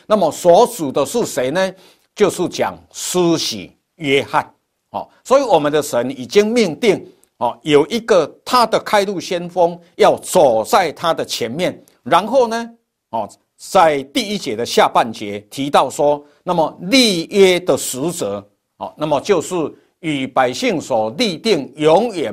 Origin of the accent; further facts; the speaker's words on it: Taiwan; 我们台湾话比较传神